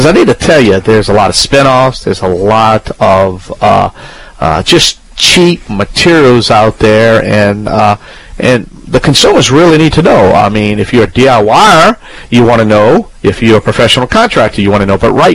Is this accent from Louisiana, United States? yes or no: yes; Louisiana, United States